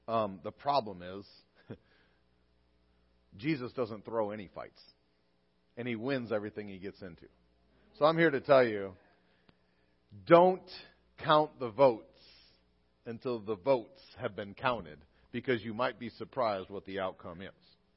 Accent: United States; But as a pastor, I am a human being and an American.

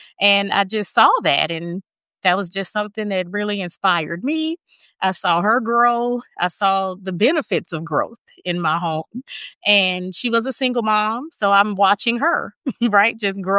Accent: Dallas, Texas, United States; I'm from Dallas, went to college in Baltimore. It was freezing cold.

